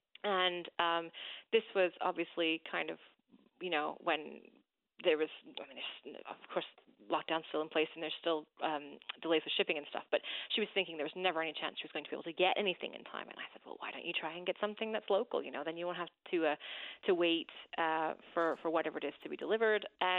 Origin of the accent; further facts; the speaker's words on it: Random Island, Newfoundland and Labrador, Canada; I'm originally from Random Island. I've been living abroad for about over 10 years now.